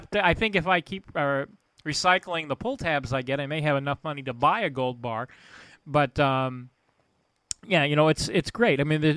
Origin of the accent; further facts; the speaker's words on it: Long Island, New York, United States; I'm not originally from here. I'm born and raised on Long Island.